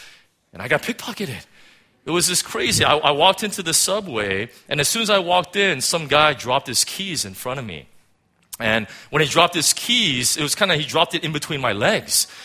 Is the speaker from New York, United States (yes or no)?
no; California, United States; I'm from California, man, you know? California's beautiful.